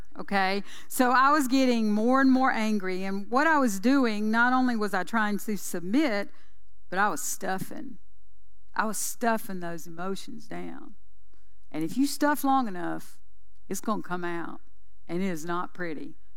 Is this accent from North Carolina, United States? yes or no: yes; North Carolina, United States; moved away as an adult; I'm from North Carolina. And so I left North Carolina. Did you hear me say North Carolina? Two hours from the mountains, 3 hours from the beach. That's my home.